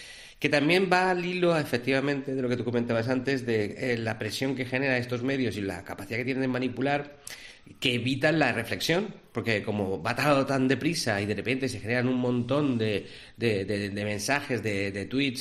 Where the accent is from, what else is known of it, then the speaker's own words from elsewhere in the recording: Spain; No creo que hayamos cambiado esencialmente como españoles que somos